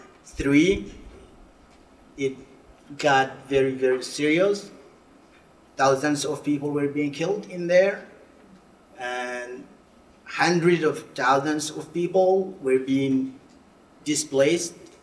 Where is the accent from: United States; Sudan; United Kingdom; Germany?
Sudan; Darfur; English is a second language; as I am from Sudan, the question could be, why did I leave my country? I leave my country because of an ongoing conflict in the country right now.